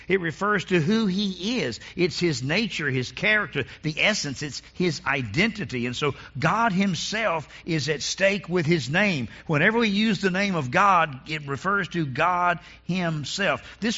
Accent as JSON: {"language": "English", "region": "North Carolina", "country": "United States", "tie": "born or raised there", "said": "Now, growing up in North Carolina, this is the number one way we used to think about"}